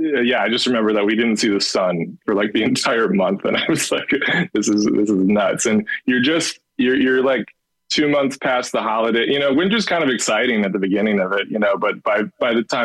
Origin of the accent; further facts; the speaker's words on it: Tomah, Wisconsin, United States; I grew up in Toma, Wisconsin. You heard of Toma?